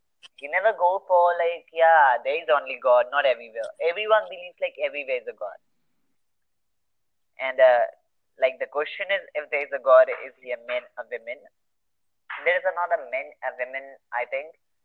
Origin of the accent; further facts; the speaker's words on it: Varanasi, Uttar Pradesh, India; English is a second language; So it's very religious, and here is where I live. Like, I'm from Varanasi, and here is, like, everywhere is a temple, God, and, like, people are very religious.